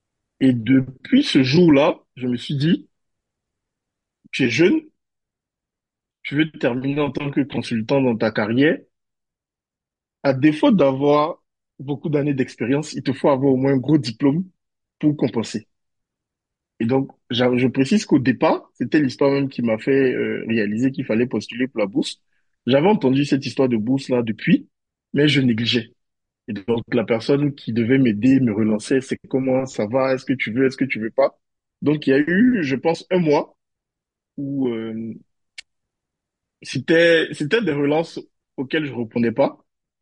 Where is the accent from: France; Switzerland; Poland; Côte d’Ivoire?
Côte d’Ivoire; moved away as an adult; je venais de la Côte d'Ivoire. Et donc, je suis allé en Chine dans le cadre de mes études